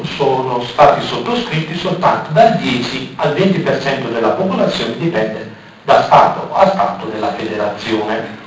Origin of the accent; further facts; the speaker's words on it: Naples, Campania, Italy; Quindi, a Napoli, io sono napoletano, a Napoli si direbbe corrotto e mazziato.